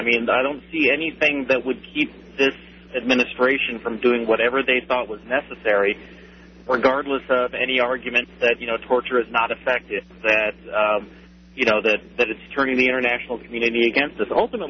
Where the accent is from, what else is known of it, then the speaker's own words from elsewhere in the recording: United States; And it's embarrassing to me as an American.